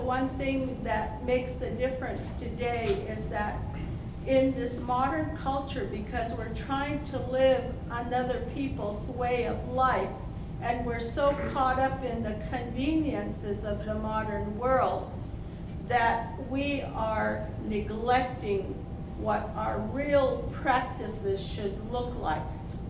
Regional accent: Arizona, United States; I come from the Hopi Reservation in northeastern Arizona.

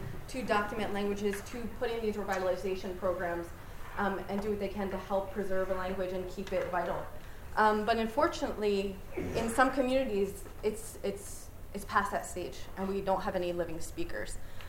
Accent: Quebec, Canada; I'm from the Huron Wendat Nation, I'm Wolf Clan.

